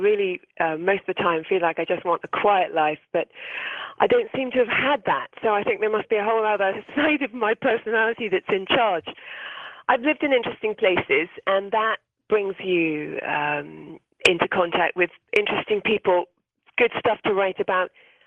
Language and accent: English; Wales, United Kingdom; I grew up in South Wales, and I had a dream, which was to be a writer.